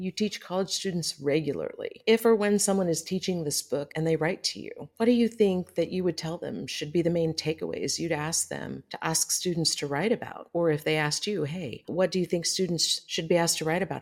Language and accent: English; Los Angeles, California, United States; born there; now in San Diego, United States; I am from, originally born in Los Angeles, but for some reason, I think I had a past life in Russia.